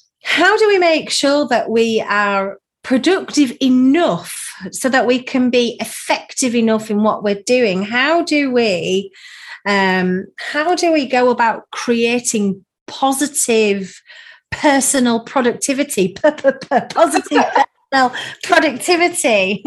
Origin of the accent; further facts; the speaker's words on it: Ripon, Yorkshire and the Humber, United Kingdom; based very near my hometown of Ripon in North Yorkshire.